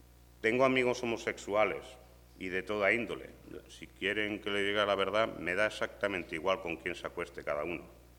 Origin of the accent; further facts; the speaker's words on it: Spain; quieren destruir mi país, que es España.